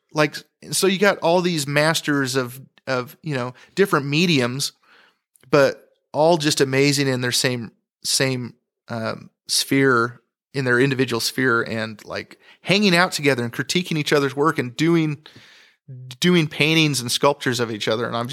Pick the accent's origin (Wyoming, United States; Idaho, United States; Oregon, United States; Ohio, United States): Idaho, United States; Because I grew up in, you know, where I grew up in Idaho, you made things work. I remember just being on the farm, it's potato harvest